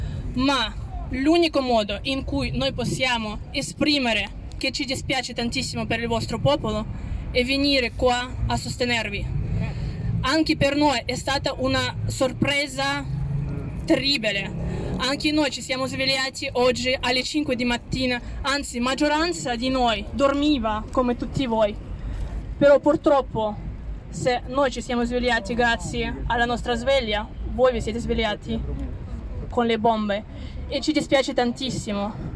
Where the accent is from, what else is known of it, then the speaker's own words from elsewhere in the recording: Moscow, Russia; Italian is a second language; io sono cittadina russa, sono di Mosca.